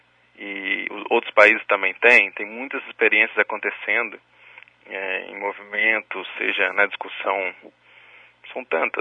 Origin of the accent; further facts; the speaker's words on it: Brazil; a gente não só é brasileiro, como é latino-americano.